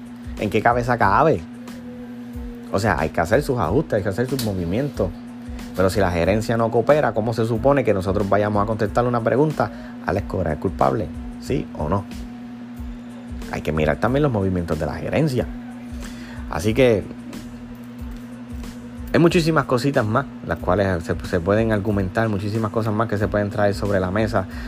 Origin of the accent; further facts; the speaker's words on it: San Germán, Puerto Rico; now in Sabana Grande, Puerto Rico; acá de donde yo soy natural, mi pueblito, o sea, yo vivo en Sabana Grande, pero mi pueblito, o sea, de donde yo soy natural, yo soy de San Germán, del pueblo de San Germán